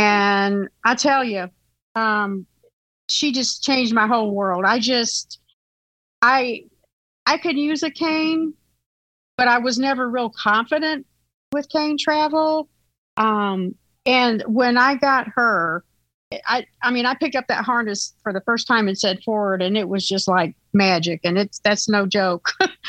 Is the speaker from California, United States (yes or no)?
no; Macon, Georgia, United States; because I'd never been on any kind of train, because I grew up in Macon, Georgia. We still don't have anything like that there